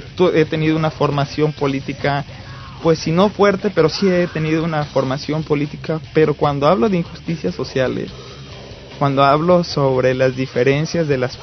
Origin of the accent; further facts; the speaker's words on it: Mexico; la gente de mi pueblo allá en México